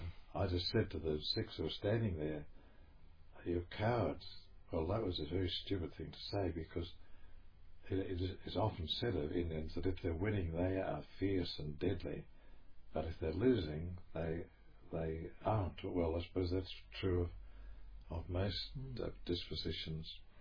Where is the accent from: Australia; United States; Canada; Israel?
Australia; I said, "No, I'm Australian."